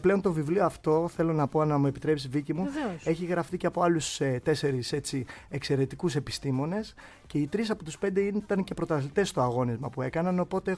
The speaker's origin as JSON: {"language": "Greek", "town": "Sparta", "region": "Peloponnese", "country": "Greece", "said": "Όντως σπαρτιάτης ποδηλάτης, αγαπώ τον τόπο μου"}